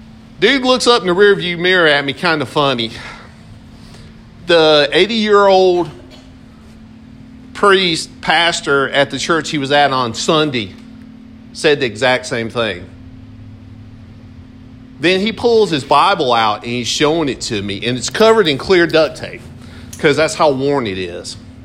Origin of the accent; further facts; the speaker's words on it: South Carolina, United States; And then he asked me about where I was from. And I told him South Carolina.